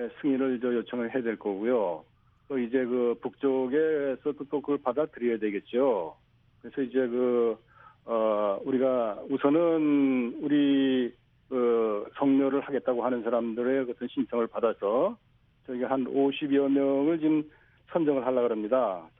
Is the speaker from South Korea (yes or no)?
no; Pyongsan, North Hwanghae, North Korea; 저는 저 황해도 평산입니다.